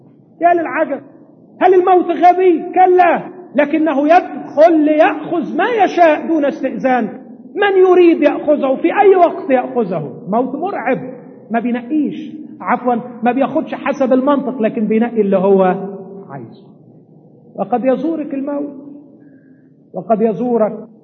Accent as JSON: {"language": "Arabic", "country": "Egypt", "said": "ودي بالمناسبة برضو عيب من عيوبنا كمصريين"}